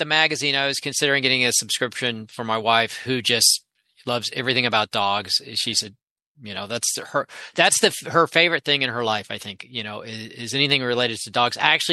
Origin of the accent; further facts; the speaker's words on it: Gainesville, Florida, United States; It's possible because, you know, I grew up in Gainesville and we would go to Cedar Key.